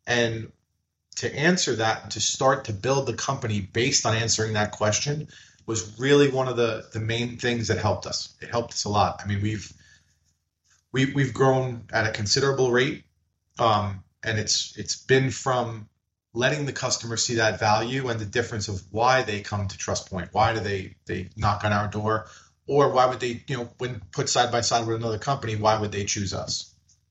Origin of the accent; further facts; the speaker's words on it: New York, United States; Well, I grew up in New York and grew up family, very typical Italian family.